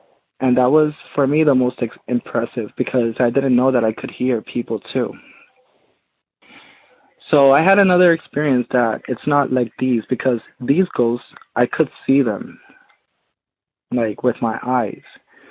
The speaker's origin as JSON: {"language": "English", "country": "Puerto Rico", "said": "I'm from Puerto Rico, from the Island of Enchantment."}